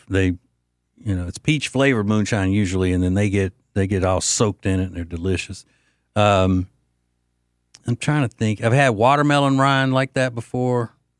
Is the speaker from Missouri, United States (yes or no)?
no; Winfield, Louisiana, United States; in my hometown of Winfield, Louisiana